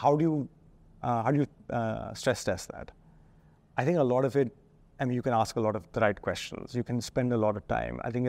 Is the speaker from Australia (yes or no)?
no; India; because I think as an Indian, you can go there every week, but you will still not necessarily understand it